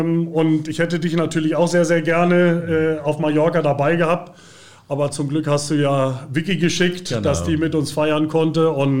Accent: Hamburg, Germany; War damals in Hamburg, in Bergedorf, da wo ich aufgewachsen bin.

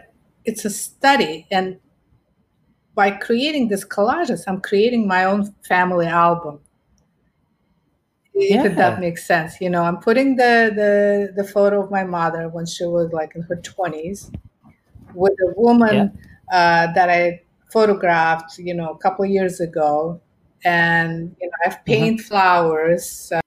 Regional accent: Ufa, Bashkortostan, Russia; English is a second language; And I came from Ufa. It's like, you know, much smaller city

